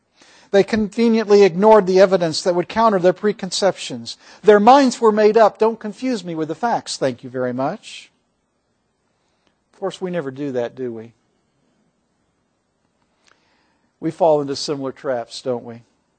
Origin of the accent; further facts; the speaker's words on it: Scotland, United Kingdom; Now, admittedly, I'm Scottish, so I like two-for-one deals.